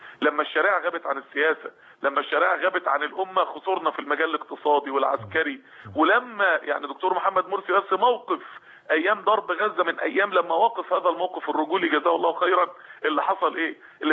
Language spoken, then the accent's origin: Arabic; Egypt